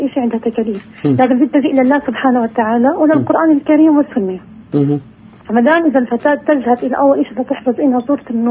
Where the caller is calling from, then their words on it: Lebanon